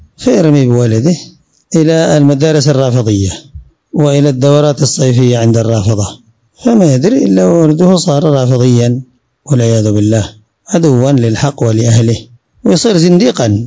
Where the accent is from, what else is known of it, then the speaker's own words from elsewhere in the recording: Yemen; عندنا في اليمن هنا، وغير ذلك من الشبهات